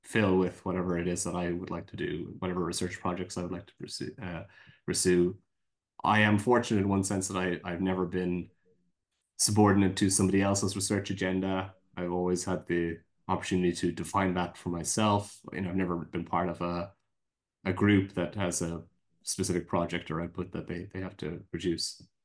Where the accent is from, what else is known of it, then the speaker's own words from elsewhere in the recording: Ireland; I grew up in Ireland in the kind of 80s and 90s. Most people of my generation would be first generation students in university.